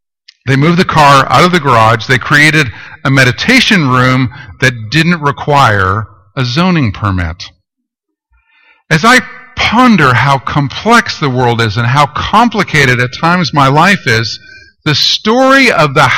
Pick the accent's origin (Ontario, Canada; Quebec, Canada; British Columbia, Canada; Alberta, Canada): Ontario, Canada; Toronto; She lives and works with refugees at the Romero House in my hometown, Toronto, Canada.